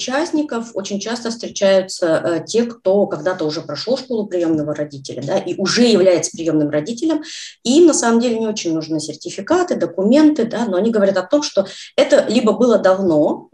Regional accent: Saint Petersburg, Russia; я из Санкт-Петербурга

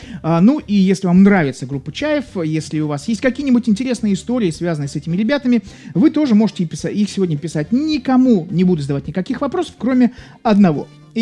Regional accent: Saint Petersburg, Russia; я из Санкт-Петербурга.

